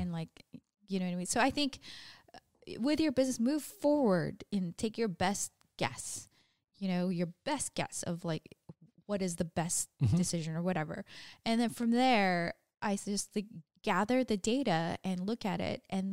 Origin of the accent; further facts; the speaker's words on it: Australia; accent: Australian; English is a second language; And also, like I say, like English is my second language. So I'll say a lot of things kind of the wrong way. And sometimes with an Australian accent, you will notice.